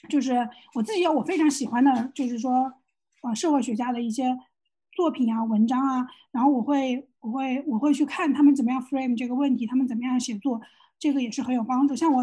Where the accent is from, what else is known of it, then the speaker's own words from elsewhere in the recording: China; 当我们作为中国人在发中国研究的时候